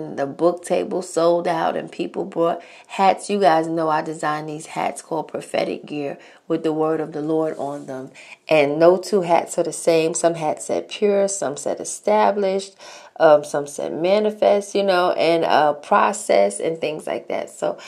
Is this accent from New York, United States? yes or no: yes; New York City, New York, United States; I just got back from New York, my hometown, New York City.